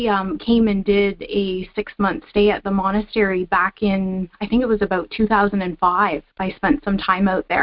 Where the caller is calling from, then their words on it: Canada; I'm calling from Canada, so there's a time difference